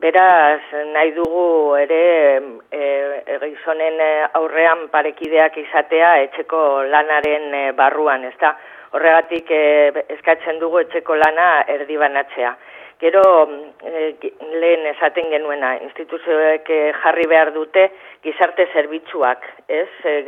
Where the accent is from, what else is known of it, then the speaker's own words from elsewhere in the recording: Barakaldo, Basque Country, Spain; Ba, geun badakizue Barakaldokoa gara.